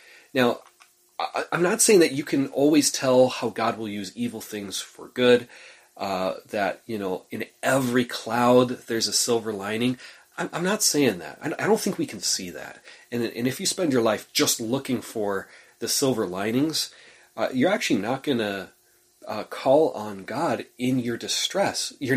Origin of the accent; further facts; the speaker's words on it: Tioga, United States; as I went back home to my hometown of Tioga and I became the youth pastor there after Bible school